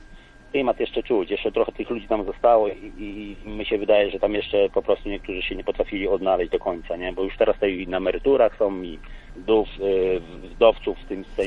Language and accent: Polish; Mierzeszyn, Pomeranian Voivodeship, Poland; born there; bo jestem urodzony właśnie w Mierzeszynie, tam gdzie pan Władek mieszka, a w tej chwili jestem sołtysem Domachowa